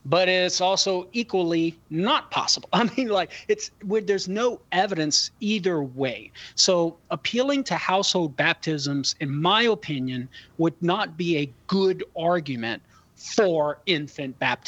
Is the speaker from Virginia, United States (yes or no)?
no; Louisiana, United States; I can have a hard time pronouncing that one as a Cajun.